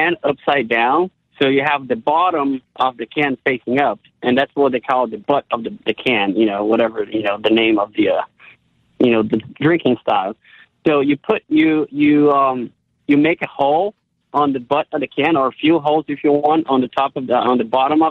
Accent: Brazil; now in Woodbridge, United States; I am, sir, yes.

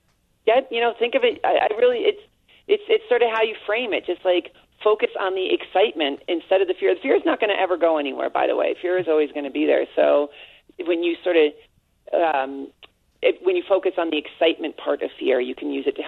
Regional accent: New York, United States; Well, I'm from New York, and we're really snarky out there, you know?

